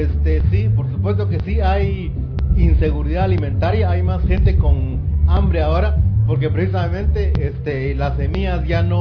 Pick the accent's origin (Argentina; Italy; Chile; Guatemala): Guatemala; Soy Maya de Guatemala